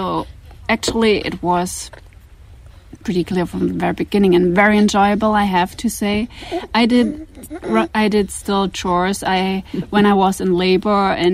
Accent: Germany; Yes, I'm from Germany.

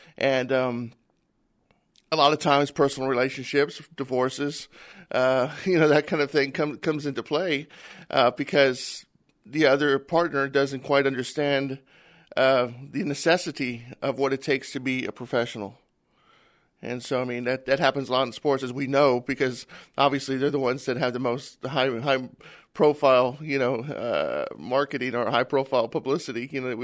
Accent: San Antonio, Texas, United States; I'm from San Antonio, so if you're not a fan of the Spurs, then you're not part of the city.

